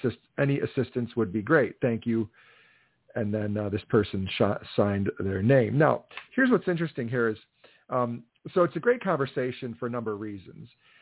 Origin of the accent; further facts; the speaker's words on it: Delavan, Wisconsin, United States; And for us, coming from where I grew up in Delavan, it was always up north.